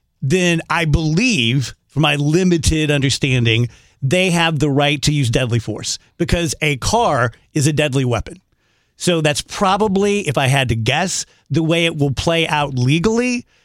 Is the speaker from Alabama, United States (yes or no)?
no; South Roxana, Illinois, United States; I grew up in South Roxana